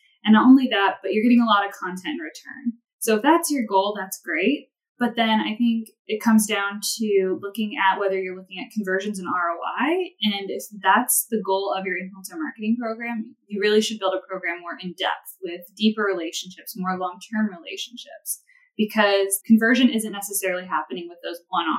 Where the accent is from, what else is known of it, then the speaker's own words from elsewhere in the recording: Ohio, United States; moved away as an adult; now in Utah, United States; I'm originally from Ohio and went to Ohio State for marketing.